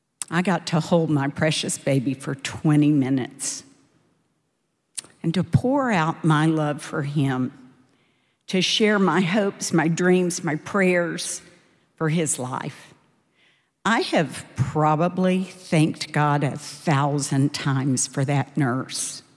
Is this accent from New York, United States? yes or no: no; Dallas, Texas, United States; I grew up in Dallas in a really wonderful but imperfect family.